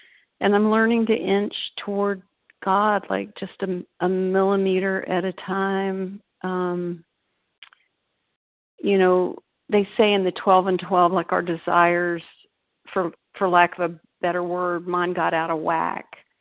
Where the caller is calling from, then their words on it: Raleigh, North Carolina, United States; I live near Raleigh, North Carolina.